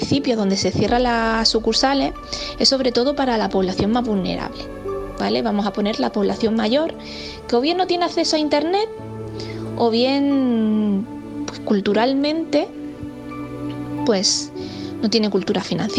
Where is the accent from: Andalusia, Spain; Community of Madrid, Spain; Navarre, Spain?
Andalusia, Spain; Granada; now in Jubrique, Spain; aunque soy granadina, hace algún tiempo que resido en Jubrique. Bueno, soy parte de su población, me considero jubriqueña.